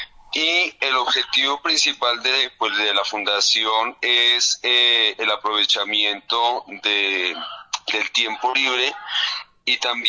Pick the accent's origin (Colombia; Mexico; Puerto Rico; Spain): Colombia; Donde podamos rescatar nuestra identidad como colombianos, poder trabajar la tradición folclórica colombiana